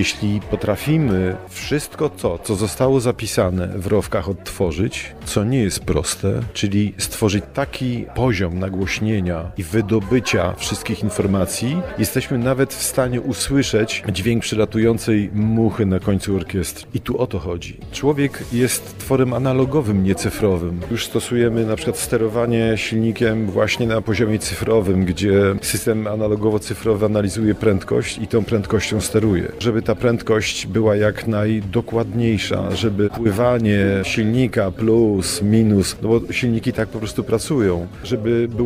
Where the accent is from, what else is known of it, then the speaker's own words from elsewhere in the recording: Łódź, Łódź Voivodeship, Poland; Znaczy, jestem z Łodzi, tyle tylko, że firmę mamy w Ksawerowie. Jesteśmy łodzianami.